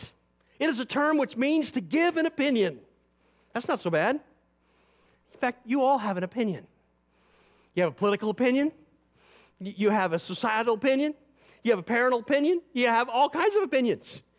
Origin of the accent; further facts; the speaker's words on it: Eatonville, Washington, United States; the chief investigator is from my hometown. That's my great, you know, claim to fame about Eatonville, Washington.